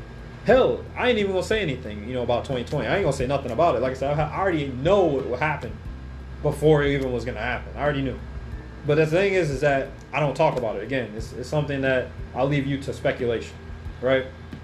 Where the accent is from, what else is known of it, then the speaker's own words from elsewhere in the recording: Anchorage, Alaska, United States; because, you know, I grew up in Alaska and Anchorage.